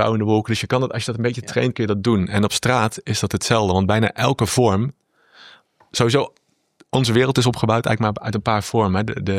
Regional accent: North Brabant, Netherlands; Ik kom uit Brabant en 11 is het gekke getal.

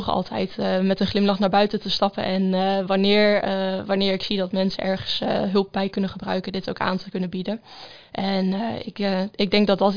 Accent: Enschede, Overijssel, Netherlands; Ik bedoel, ik kom zelf uit Enschede, daar gebeurt ook genoeg.

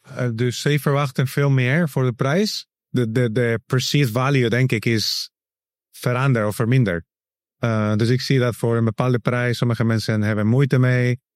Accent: Ecuador; now in Rotterdam, Netherlands; Ik kom uit Ecuador. Ik woon denk ik al 8 jaar in Nederland. Ik woon in Rotterdam

